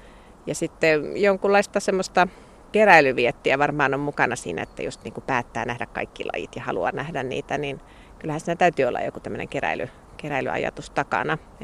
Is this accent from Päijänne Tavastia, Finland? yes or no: no; Järvenpää, Uusimaa, Finland; Mä oon siis Järvenpäästä kotoisin ja siellä sitten olin hoidossa maaseudulla ennen kouluikää.